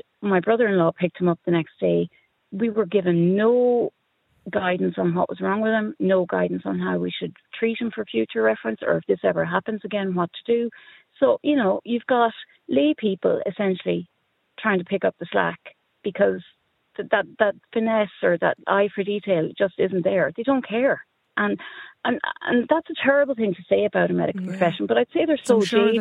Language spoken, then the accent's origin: English; Ireland; I grew up in Ireland where the stalwarts of your parish were the bank manager, the GP and the priest.